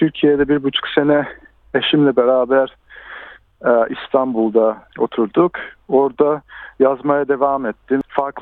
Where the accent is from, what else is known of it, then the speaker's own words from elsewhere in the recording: Melbourne, Victoria, Australia; 34 yaşındayım. Melbourne'de doğdum. Melbourne'in Northern Suburbs'de büyüdüm.